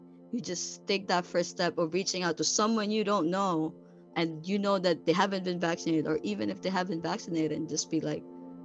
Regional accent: Toronto, Ontario, Canada; I'm from Toronto, Ontario. I'm a student from York University

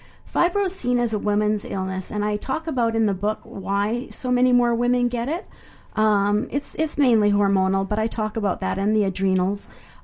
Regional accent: Canada; I'm a Canadian author as well.

